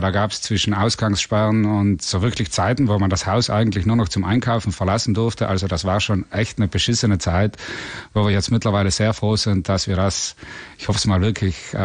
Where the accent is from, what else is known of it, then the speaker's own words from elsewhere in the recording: Trentino-Alto Adige, Italy; wir kommen ja aus Südtirol, also aus Italien